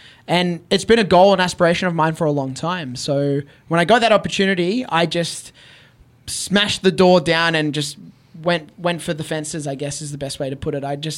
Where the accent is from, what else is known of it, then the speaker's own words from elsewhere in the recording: Australia; And as an Australian, as a Filipino Australian, as someone from a place that they wouldn't anticipate to have a wrestling scene or a wrestling star